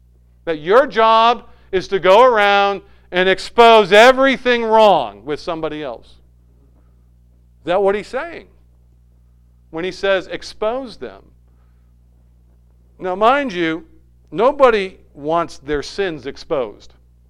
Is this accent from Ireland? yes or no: no; Manchester, North West England, United Kingdom; I remember as a young boy growing up in Manchester